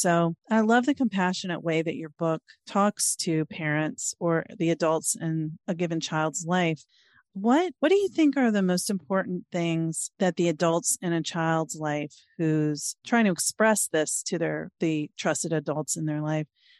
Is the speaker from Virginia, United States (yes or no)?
yes; Norfolk, Virginia, United States; now in Maryland, United States; I grew up in Virginia mm-hmm. and, you know, even a little bit more progressive than a lot of places, Norfolk, where I'm from, which is in southeastern Virginia